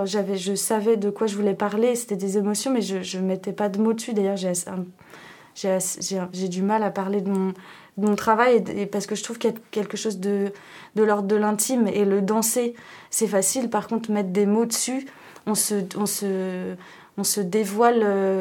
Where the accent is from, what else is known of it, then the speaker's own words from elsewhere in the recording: Saint-Nazaire, Pays de la Loire, France; j'ai grandi à Saint-Nazaire, et maintenant j'y habite plus, mais je suis très attachée à cette ville, et j'ai grandi là-bas